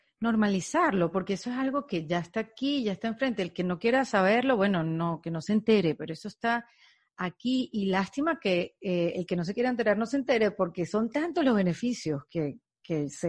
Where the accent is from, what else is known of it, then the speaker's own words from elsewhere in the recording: Venezuela; como venimos de un país latinoamericano, venimos de Venezuela